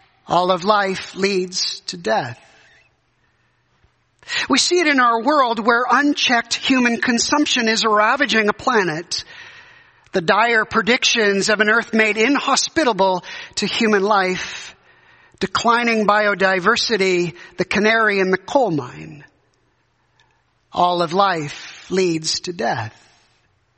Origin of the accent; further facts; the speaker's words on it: Canada; I remember as a Canadian